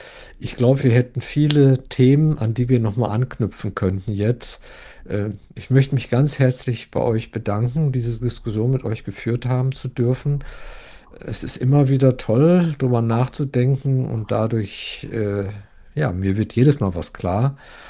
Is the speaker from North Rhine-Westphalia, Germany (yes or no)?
yes; North Rhine-Westphalia, Germany; ich komme ja aus dem Ruhrgebiet